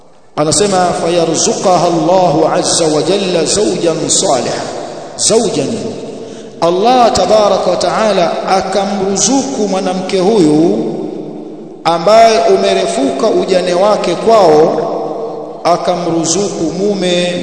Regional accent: Tanga, Tanga Region, Tanzania; Kule kwetu Tanga kwenye harusi, kina mama wakiimbaimba wanamtaja bwana harusi kwenye nyimbo

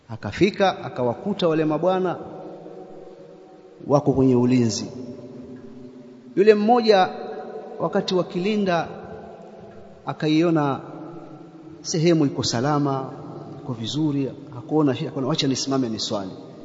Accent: Tanga, Tanga Region, Tanzania; kuna siku moja msikiti mmoja kule kwetu Tanga mkubwa

